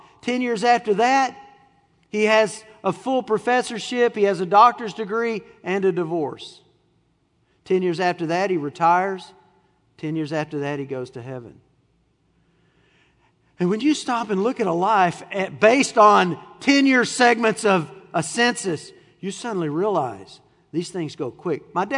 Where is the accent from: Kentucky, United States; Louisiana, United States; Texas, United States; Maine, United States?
Texas, United States; My dad came from Indiana. I grew up in Texas around all of mom's family